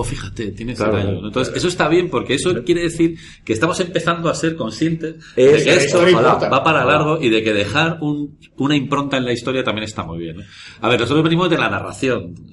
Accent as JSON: {"language": "Spanish", "town": "Madrid", "region": "Community of Madrid", "country": "Spain", "said": "Estamos obligados como madrileños a contar nuestra historia"}